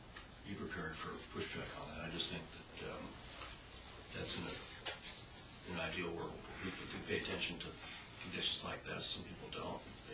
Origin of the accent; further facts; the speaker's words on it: Hollywood, California, United States; I'm from Hollywood. I remember those kind of driveways.